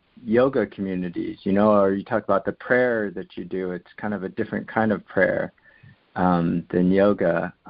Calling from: Cupertino, California, United States; I'm calling from Cupertino.

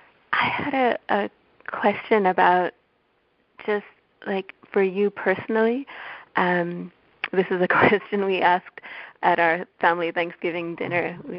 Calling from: Belmont, California, United States; I'm calling from Belmont, California

